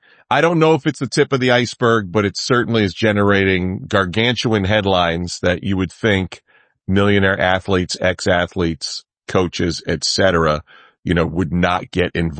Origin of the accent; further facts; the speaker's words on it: Albany, New York, United States; I was on a talk show from my hometown of Albany, New York